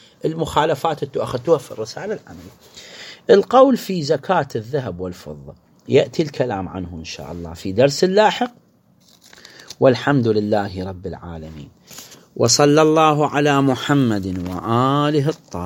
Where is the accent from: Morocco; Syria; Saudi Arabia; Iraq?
Iraq; إحنا عندنا في العراق الغنم العراقي هو أغلى الأنواع